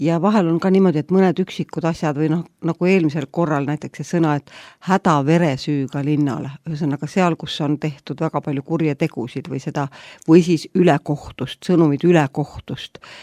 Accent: Rakvere, Lääne-Viru County, Estonia; kuulajad tõenäoliselt teavad juba, et ma olen Rakverest ja siis ma mõtlesin, et meie Rakvere ka jääb järjest inim tühjemaks.

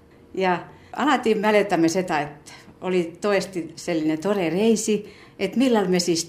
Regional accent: Finland; Estonian is a second language; kui ma natuke olen siin Eestis, keegi ei saakki selgu, et ma olen soomlane

